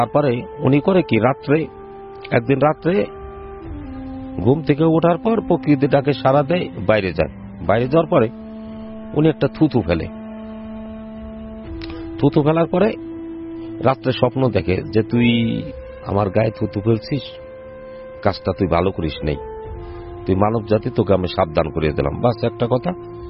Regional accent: Ambikapur, Dhaka Division, Bangladesh; আমার শৈশব কেটেছে অম্বিকাপুরে, ফরিদপুর অম্বিকাপুর শহরতলি।

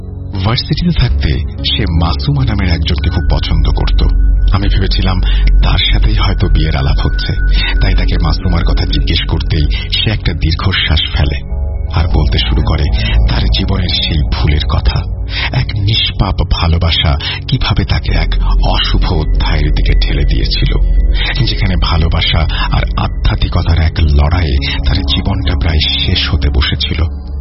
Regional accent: Chittagong, Chittagong Division, Bangladesh; আমি মূলত চট্টগ্রামের বাসিন্দা। আমার প্রাতিষ্ঠানিক পড়াশোনা এবং বেড়ে ওঠা দুটোই সেখানে।

